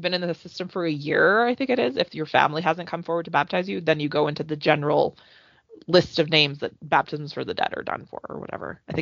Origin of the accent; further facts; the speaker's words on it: Canada; Makes me enraged, especially as a Canadian who knows that there's multiple communities on reservations that don't have drinking water